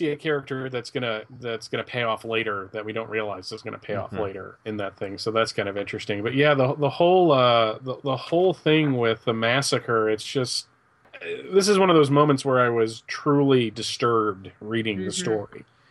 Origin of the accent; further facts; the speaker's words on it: Pennsylvania, United States; I grew up mostly in Pennsylvania.